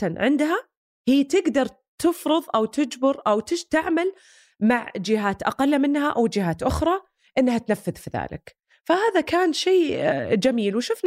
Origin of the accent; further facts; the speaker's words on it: Saudi Arabia; شيء إحنا فخورين فيه كلنا كسعوديين